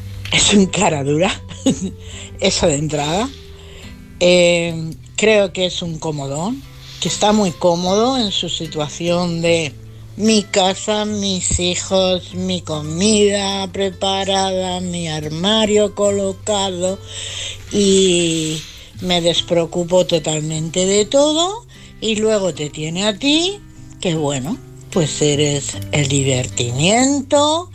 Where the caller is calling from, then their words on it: Madrid, Community of Madrid, Spain; de Madrid.